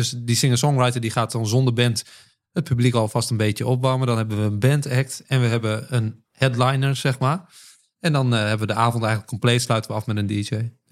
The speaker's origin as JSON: {"language": "Dutch", "town": "Ter Apel", "region": "Groningen", "country": "Netherlands", "tie": "born or raised there", "also_born_or_lived": "Emmen", "said": "ik ben een geboren Drenth. Maar ik ben opgegroeid in Ter Apel."}